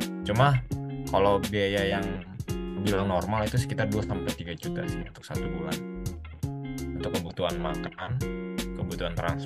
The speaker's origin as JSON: {"language": "Indonesian", "country": "Indonesia", "lives_now": "Russia", "said": "Aku sendiri orang Indo"}